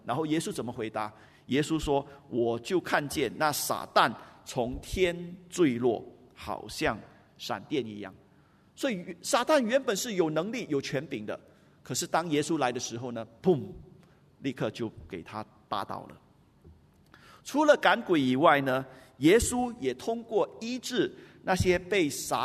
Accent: Singapore; 用我们新加坡人的话就是他是有 pattern 的啦

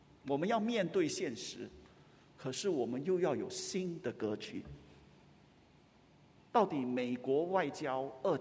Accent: Singapore; 至少这是我们作为新加坡人的一个自豪感。我们不单是新加坡人，我们更是基督徒。

